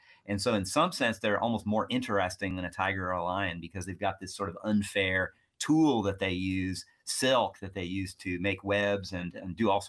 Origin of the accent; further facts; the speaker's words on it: New Mexico, United States; I grew up in New Mexico, and I could find 50 black widows in my backyard in New Mexico.